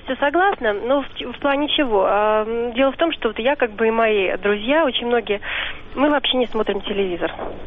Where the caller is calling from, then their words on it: Moscow, Russia; Я звоню из Москвы.